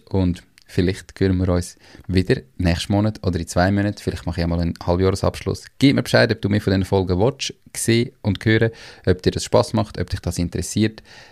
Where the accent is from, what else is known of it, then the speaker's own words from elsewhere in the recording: Switzerland; wir als Schweizer